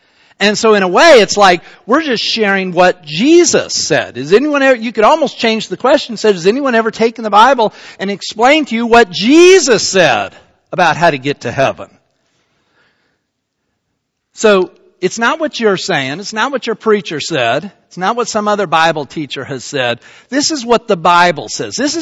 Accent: Salt Lake City, Utah, United States; Let's say, in my case, they know I'm from Salt Lake City, Utah.

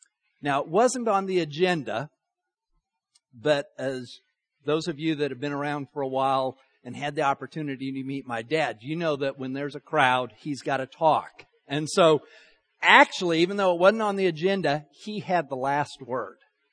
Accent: Utah, United States; also born or lived in Texas; You know, okay, we grew up in Utah. That's where my parents lived.

